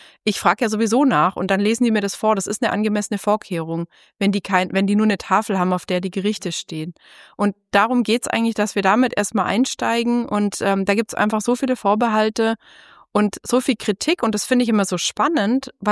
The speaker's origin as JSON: {"language": "German", "region": "Baden-Württemberg", "country": "Germany", "said": "ich bin ja Schwabe, Schwäbin"}